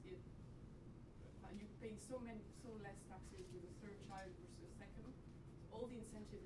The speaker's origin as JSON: {"language": "English", "country": "France", "said": "I'm a PhD student here. I'm from France."}